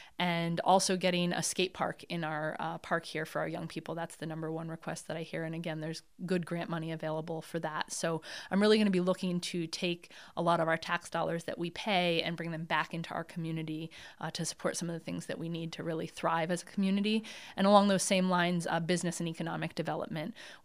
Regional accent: New Lebanon, United States; I was born and raised here in New Lebanon, and we've always been a community that has come together and taken care of one another across any dividing lines

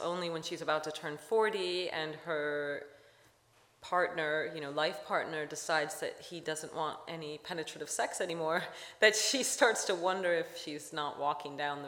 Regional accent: Stamford, Connecticut, United States; the house of my best friend growing up in Stamford, Connecticut, which was a place that I was at all the time

